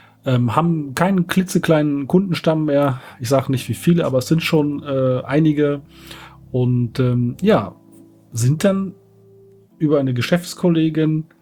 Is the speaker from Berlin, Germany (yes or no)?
yes; Berlin, Germany; ich komme aus Berlin, bin hier geboren